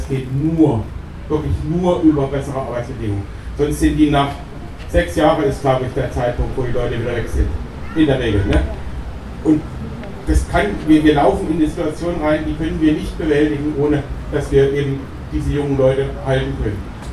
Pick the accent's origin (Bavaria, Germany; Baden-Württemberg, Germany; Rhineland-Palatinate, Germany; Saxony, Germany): Bavaria, Germany; Bad Kötzting; Ich komme aus Bad Kotzing.